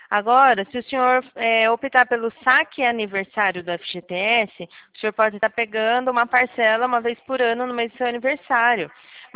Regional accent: São Paulo, Brazil; Eu sou do interior de São Paulo

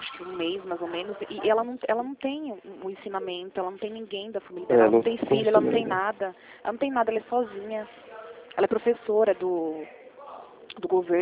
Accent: Corumbataí, São Paulo, Brazil; Não tem como vir pra cá, porque eu sou de Corumbataí.

